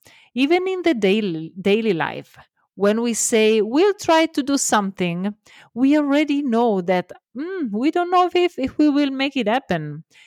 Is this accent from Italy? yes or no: yes; Italy; English is a second language; I'm Italian, love my accent because I know you will, and embrace my mistakes because I know I will do many.